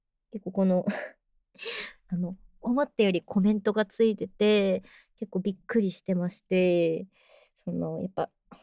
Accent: Kanagawa, Japan; 出身は、神奈川県ですね。今横浜のあたりに住んでまして、結構海が見えて、綺麗なところです。

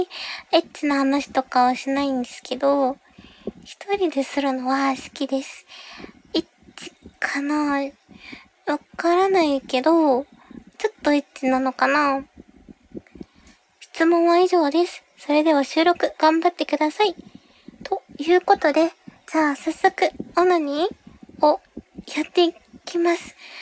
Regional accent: Kanagawa, Japan; 出身地は神奈川県です。横浜じゃないけど、横浜の近くに住んでます。

